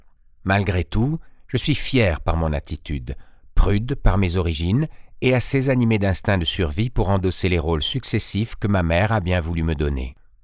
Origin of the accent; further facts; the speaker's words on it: Antananarivo, Analamanga, Madagascar; born there; Je suis né à Tananarive, Madagascar, le 10 février 1940. Je suis né dans une famille de Bretons, de Mauriciens et également de Réunionnais.